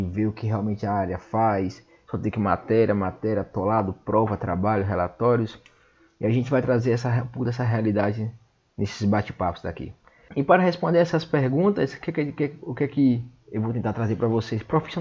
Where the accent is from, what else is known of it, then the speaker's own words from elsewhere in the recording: Bahia, Brazil; eu sou da Bahia, não sou de Salvador, infelizmente, mas estou bem perto dela.